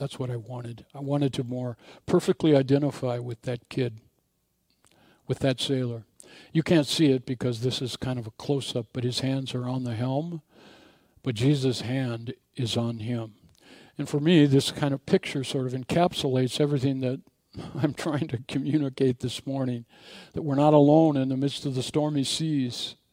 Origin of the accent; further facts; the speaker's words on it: Minneapolis, Minnesota, United States; I talked about as a child growing up in South Side of Minneapolis, and I was on a second floor, and I had a bedroom